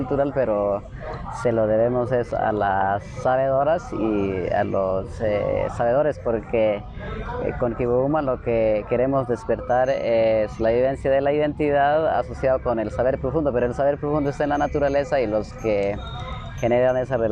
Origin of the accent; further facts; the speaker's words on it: Cauca, Colombia; nosotros somos de Tierra Adentro y en lo particular … vivo en esa zona.